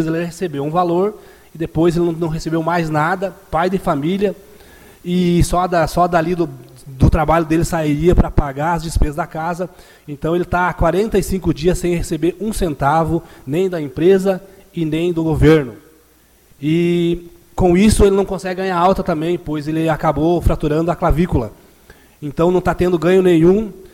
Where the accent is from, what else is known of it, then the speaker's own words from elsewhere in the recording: Camporé, Brazil; eu sou munícipe criado, nascido e criado em Camporé